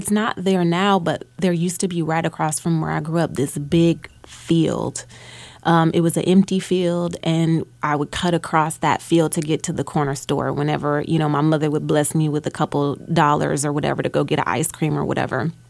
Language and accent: English; Calumet, United States; When I was growing up in Calumet, my mother got robbed one night